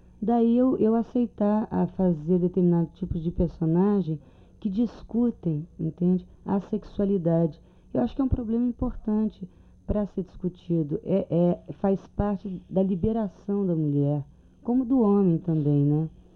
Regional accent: Brazil; eu sou brasileira, né?

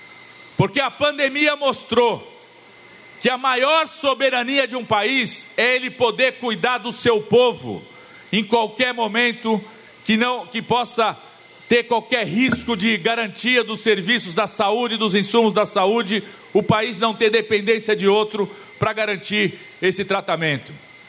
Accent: São Paulo, Brazil; Eu sou do estado de São Paulo, sou médico, formado lá, nas universidades de São Paulo.

